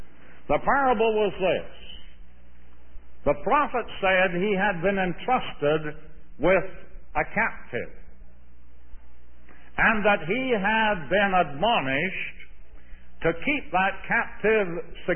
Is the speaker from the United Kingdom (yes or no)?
no; Canada; now in United States; Well over 30 years ago, as a Canadian citizen, I swore my allegiance to this country.